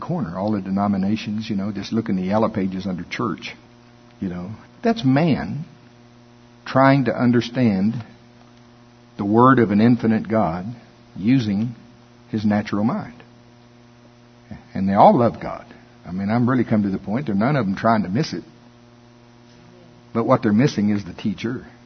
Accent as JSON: {"language": "English", "country": "United States", "tie": "born or raised there", "said": "I grew up in Pottawatomie County, and we have county fairs down there."}